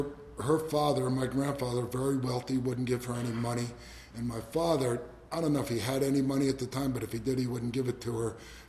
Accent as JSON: {"language": "English", "region": "New Jersey", "country": "United States", "tie": "born or raised there", "said": "I grew up in Northeast New Jersey, Bergen County. I'm the youngest of six kids. I got four older brothers, one older sister."}